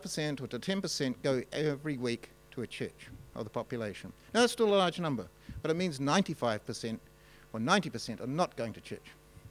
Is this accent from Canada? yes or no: no; New Zealand; And when I said I come from New Zealand, many Norwegians, just their face shone and said, I want to go there.